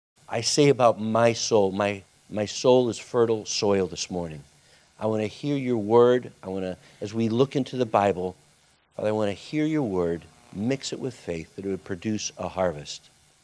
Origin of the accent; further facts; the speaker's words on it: St. Louis, Missouri, United States; I'm from St. Louis. I'm St. Louis guy through and through.